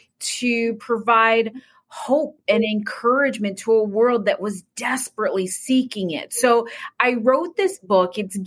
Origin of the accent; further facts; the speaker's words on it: Florida, United States; At the time we were living in Florida, we are originally from Florida.